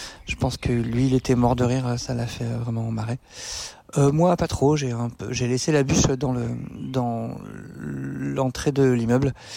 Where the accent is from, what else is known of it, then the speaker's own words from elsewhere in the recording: France; Je vivais à Bruxelles depuis pas très longtemps, alors que je suis français.